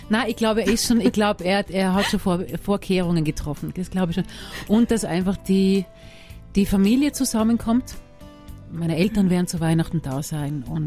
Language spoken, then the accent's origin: German; Lower Austria, Austria; also ich bin ja nicht in Wien aufgewachsen, sondern mit Wien, 30 Kilometer, 40 Kilometer war Wien entfernt von mir und war natürlich viel in Wien